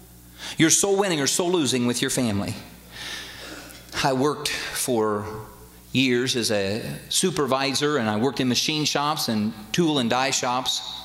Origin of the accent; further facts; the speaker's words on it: Indiana, United States; I'm from Indiana. One of my heroes of the faith is Bobby Knight. He talked about God more than anybody I know. But I grew up in Indiana.